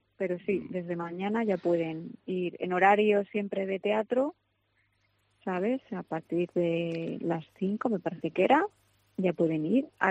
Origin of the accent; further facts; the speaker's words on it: Castile and León, Spain; a Sayago, que es mi tierra.